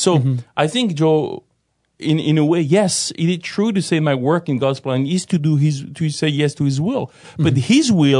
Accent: France; So I do sometimes ride motorcycles when I go back to France and my hometown. My sisters have motorcycles.

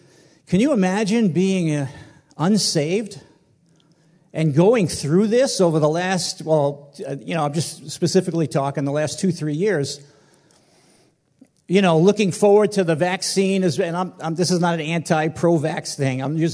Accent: New York, United States; I mean, I grew up in New York, and so there was many newspapers, and every morning there'd be two newspapers at the door

